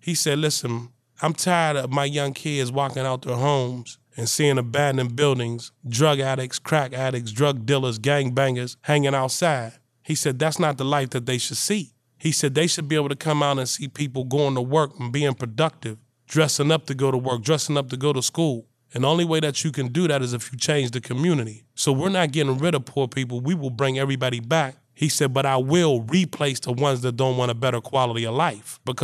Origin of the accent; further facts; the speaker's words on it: Pittsburgh, Pennsylvania, United States; So when I got to Norfolk State, I'm from Pittsburgh, so I had never been on the beach.